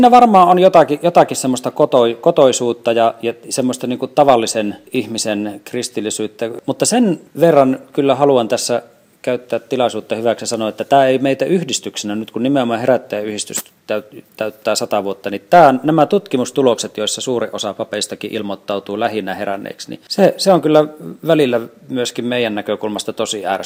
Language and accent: Finnish; Nilsiä, North Savo, Finland; also born or lived in Kiuruvesi; now in Helsinki, Finland; lapsuudessa Nilsiassa tai Kiuruvedellä seuroissa kävi ne paikkakunnan körttiläiset.